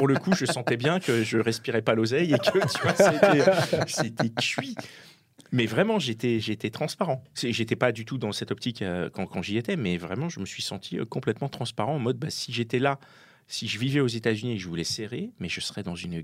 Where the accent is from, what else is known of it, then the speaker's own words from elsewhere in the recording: Paris, Île-de-France, France; moi, je suis parisien